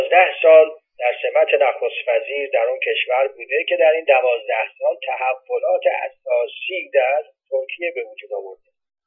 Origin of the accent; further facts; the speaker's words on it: Iran; من به عنوان یه ایرانی